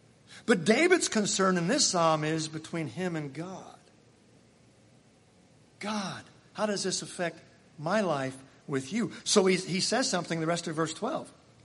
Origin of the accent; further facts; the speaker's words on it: Ireland; Well, I'm Irish, so it's okay if I have a temper.